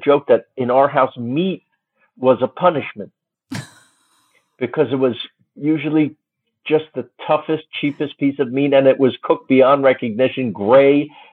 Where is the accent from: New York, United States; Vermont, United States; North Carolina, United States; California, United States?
New York, United States; Queens; born there; And guess what else is from Queens? Me. I was born there.